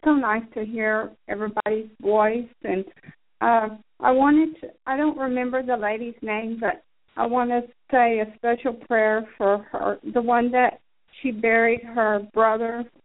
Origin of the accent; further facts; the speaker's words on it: Texas, United States; I'm from Texas.